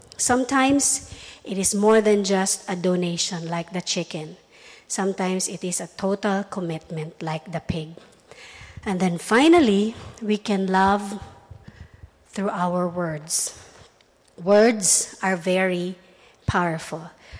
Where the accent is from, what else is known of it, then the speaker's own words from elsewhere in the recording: Philippines; English is a second language; As a Filipino, I could not bring myself to tell her that she has to let me go because I also have other requirements.